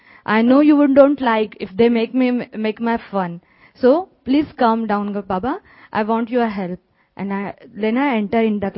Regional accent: Pune, Maharashtra, India; I'm from Pune, India.

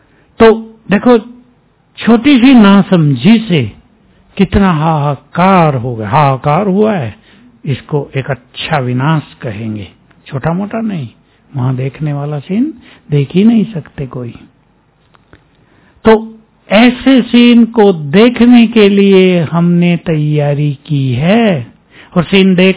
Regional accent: Muzaffarnagar, Uttar Pradesh, India; अभी रेलवे हादसा हो गया ना मुजफ्फरनगर, हमारा नेटिव प्लेस है इसलिए ज्यादा समाचार मालूम हुए।

